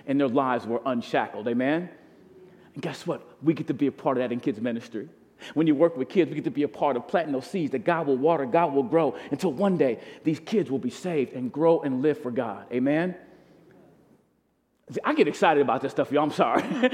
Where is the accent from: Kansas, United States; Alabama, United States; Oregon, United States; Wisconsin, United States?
Wisconsin, United States; Milwaukee; also born or lived in St. Louis; now in Redding, United States; I grew up in Milwaukee, Wisconsin. I keep mentioning. In 2009, I moved to St. Louis, Missouri, to work with Child Evangelism Fellowship. And then in 2001, St. Louis, 2009, I moved to Redding, California, where I currently live.